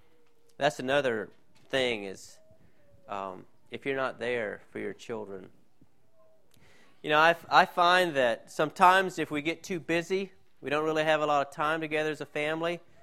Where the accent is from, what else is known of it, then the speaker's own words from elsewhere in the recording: Blountstown, Florida, United States; when I grew up in Bluntstown, it was pretty laid back, but that's changed a little bit now.